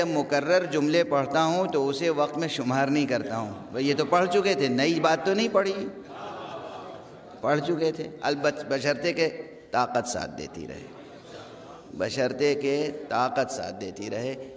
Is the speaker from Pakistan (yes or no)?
no; Lucknow, Uttar Pradesh, India; ہمارا تعلق اودھ سے ہے، لکھنؤ اور اس کے مضافات سے۔